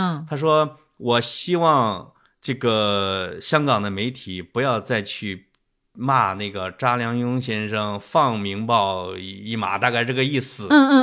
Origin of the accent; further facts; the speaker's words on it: Henan, China; 死了很多人，我是河南人，这都是事实